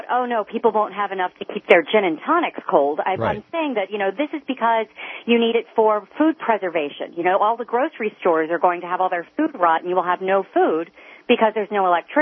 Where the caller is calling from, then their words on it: Dover, Delaware, United States; Well, I bring you greetings from Dover, Delaware.